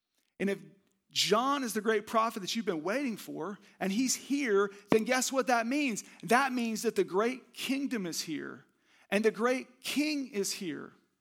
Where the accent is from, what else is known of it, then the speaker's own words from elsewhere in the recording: Oklahoma, United States; I'm from Oklahoma. We call him a valet.